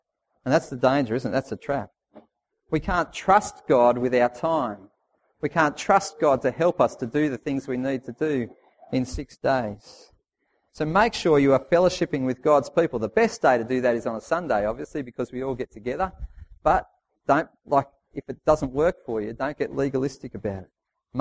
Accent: Glenbrook, New South Wales, Australia; I grew up in Glenbrook in the Blue Mountains

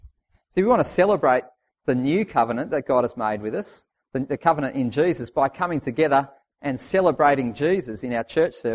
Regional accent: Glenbrook, New South Wales, Australia; I grew up in Glenbrook in the Blue Mountains

